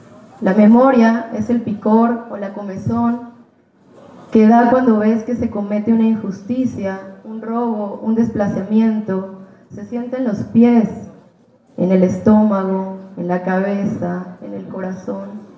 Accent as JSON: {"language": "Spanish", "region": "Oaxaca", "country": "Mexico", "said": "vengo de la Costa Chica de Oaxaca"}